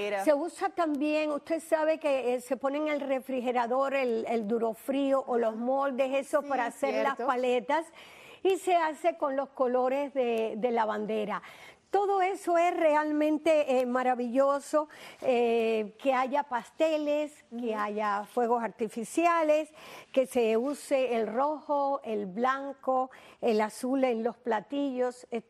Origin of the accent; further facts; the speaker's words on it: Cuba; moved away; Yo recuerdo hace muchísimos años, cuando me salí de Cuba